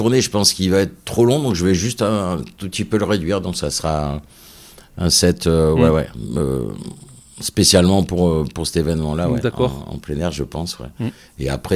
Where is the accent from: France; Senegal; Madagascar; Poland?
France; Nouvelle-Aquitaine; nous on a grandi au Pays Basque, on a des attaches basques assez prononcées du côté de Saint-Jean-Pied-de-Port, de Garassi, et aussi j'ai la famille dans les Landes